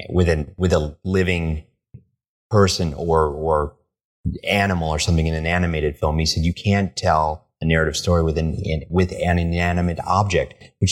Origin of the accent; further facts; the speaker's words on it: Ann Arbor, Michigan, United States; I grew up in Ann Arbor, Michigan, and I had been accepted to Michigan State